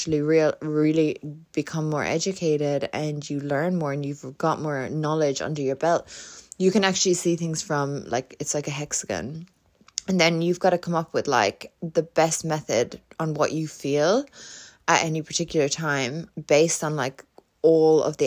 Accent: Ireland; now in Australia; I'd also lived over this side of the world, you know, because I come from Ireland

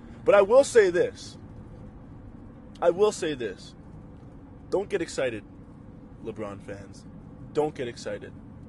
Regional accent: Canada; as a Canadian, I do have my optimism

